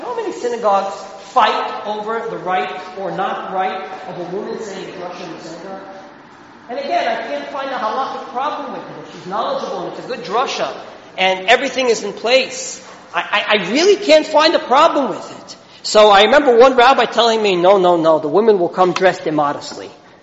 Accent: United States; I didn't understand because I'm from America.

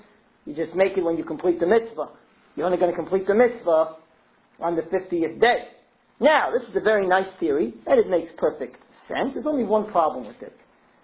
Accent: New York, United States; I am from New York.

